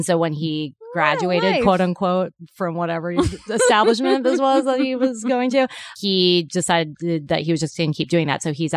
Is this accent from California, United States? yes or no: yes; Petaluma, California, United States; purchased a Chinese restaurant in what would be my hometown of Petaluma, California.